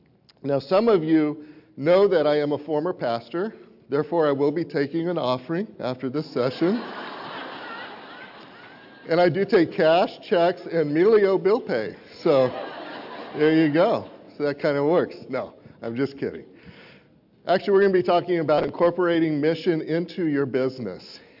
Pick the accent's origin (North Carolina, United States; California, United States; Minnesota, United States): California, United States; Well, I'm from Northern California.